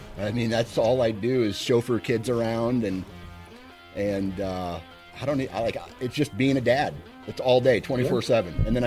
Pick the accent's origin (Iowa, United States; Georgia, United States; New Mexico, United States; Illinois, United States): Iowa, United States; I'll hunt Iowa, my home state.